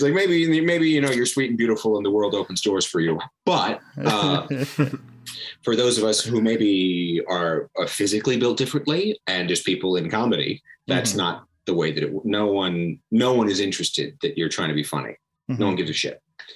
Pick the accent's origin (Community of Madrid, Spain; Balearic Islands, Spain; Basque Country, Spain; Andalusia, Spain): Balearic Islands, Spain; accent: Mallorcan; Actually, I have a Mallorquin education. You can hear it in my accent.